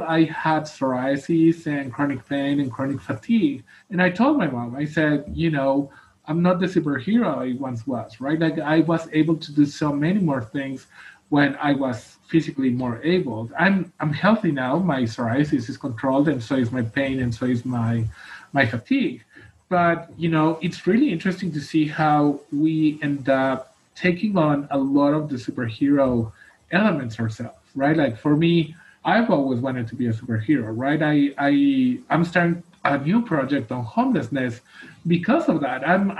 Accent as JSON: {"language": "English", "town": "Vancouver", "region": "British Columbia", "country": "Canada", "tie": "born or raised there", "said": "the housing crisis and the homelessness crisis in my hometown in Vancouver is just as bad as, I think, in Seattle"}